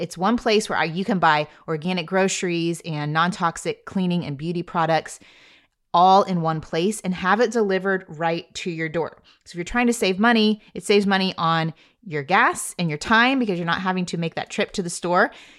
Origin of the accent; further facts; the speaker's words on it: Texas, United States; I am a Texan